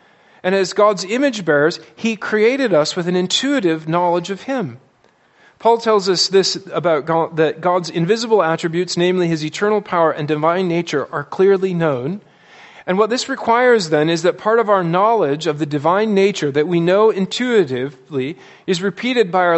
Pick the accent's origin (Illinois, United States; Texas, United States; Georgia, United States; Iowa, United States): Iowa, United States; now in Maryland, United States; I grew up in Iowa, and I thought I had been exposed to all possible variants of pollen, and then I came to Maryland.